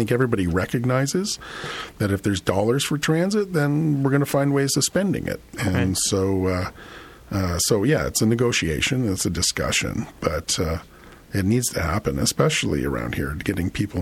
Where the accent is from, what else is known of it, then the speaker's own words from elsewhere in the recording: Toronto, Ontario, Canada; I grew up in Toronto. I grew up on the subway, but just taking public transit.